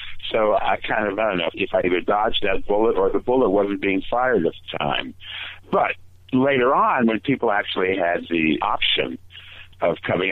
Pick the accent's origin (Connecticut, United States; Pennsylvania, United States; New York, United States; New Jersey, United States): New Jersey, United States; Which, whenever I come back here, because I'm from Jersey, I come back here and I go, why does it remind me of, oh, it's the humidity, that's why.